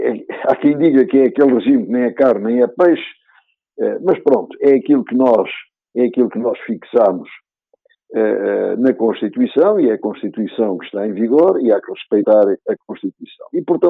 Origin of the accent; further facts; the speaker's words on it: Portugal; Aquilo que, como português, lhe desejo pelo bem de todos nós